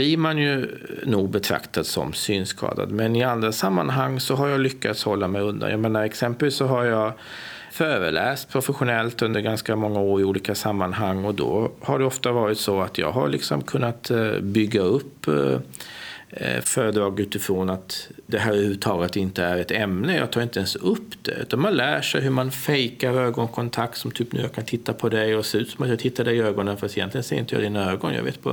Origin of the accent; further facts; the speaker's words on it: Sweden; jag är ju född och uppvuxen i Sverige